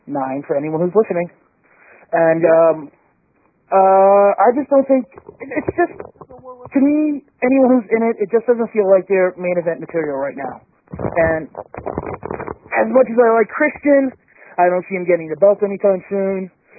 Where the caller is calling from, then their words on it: New York, United States; from New York.